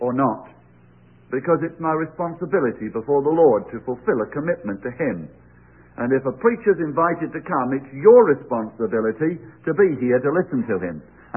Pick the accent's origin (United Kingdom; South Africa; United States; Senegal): United Kingdom; England; And just to tell them I'm an Englishman might not be very satisfactory.